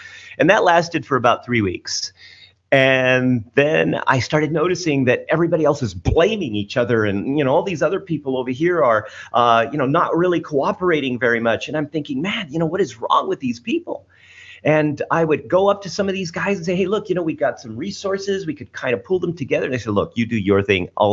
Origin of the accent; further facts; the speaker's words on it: United States; I mean, I grew up in a small town and I wanted to get out. Literally get out. And growing up in the United States was really fun